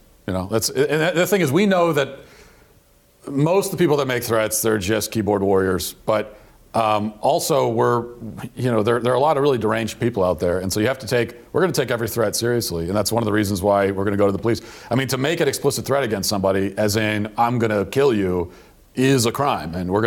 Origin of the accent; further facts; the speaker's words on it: Baltimore, Maryland, United States; I'm from Maryland and from the kind of the Baltimore area.